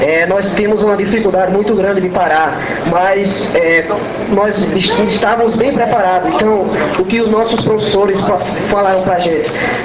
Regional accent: Brazil; eu como brasileiro, como eu me sentia diante da torcida

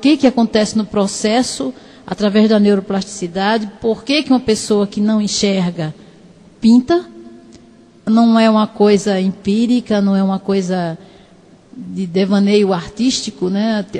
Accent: Rio Grande do Norte, Brazil; now in Fortaleza, Brazil; Então, como potiguar, como norte-riograndense, eu estou aqui em Fortaleza por isso.

